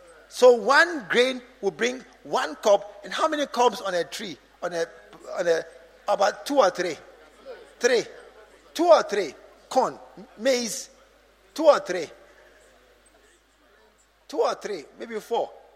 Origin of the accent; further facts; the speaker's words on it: Accra, Greater Accra, Ghana; moved away; I've left my hometown. I've left Accra. I've come to this place.